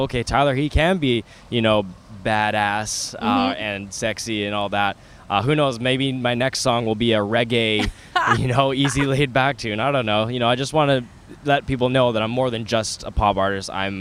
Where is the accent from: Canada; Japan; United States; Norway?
Canada; It's amazing, especially because I am Canadian.